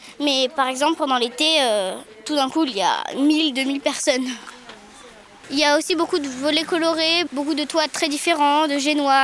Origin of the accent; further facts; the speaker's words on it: Normandy, France; born there; Moi, je suis née en Normandie.